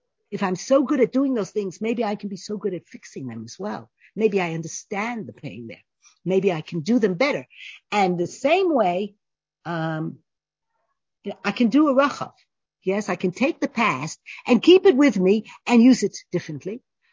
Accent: New York, United States; because I grew up in New York, so I call it California.

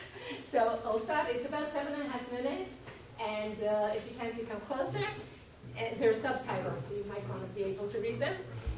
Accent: Israel; English is a second language; I had the privilege to be born and raised in Israel and raise my children in Israel.

